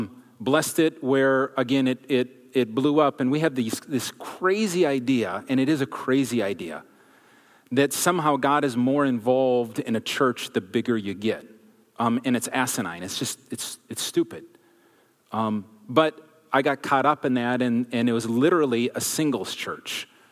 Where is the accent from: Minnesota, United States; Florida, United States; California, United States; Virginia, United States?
Minnesota, United States; And it's a Minnesota Canadian thing to say, I guess. So, born and raised in Minnesota, this is hard to believe, but for the first 18 years of my life, I had never met a person